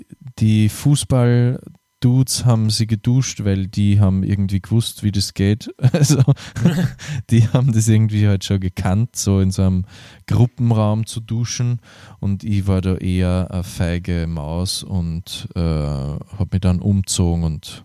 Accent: Austria; oder in der Volksschule, wie es bei uns in Österreich heißt

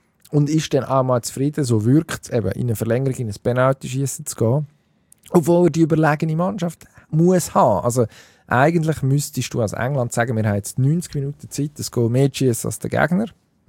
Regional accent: Switzerland; das haben wir jetzt als Schweizer gesehen

